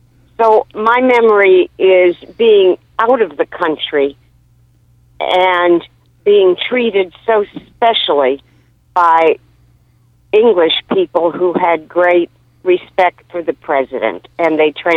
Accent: United States; I was the only American at the university and was treated with great deference by the university officials and other students.

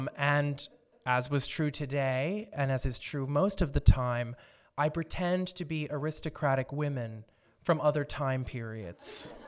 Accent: New Jersey, United States; accent: South Jersey; my hometown, which is in South Jersey, in November, and I realized that, you know, having a South Jersey accent makes rhyming really difficult sometimes

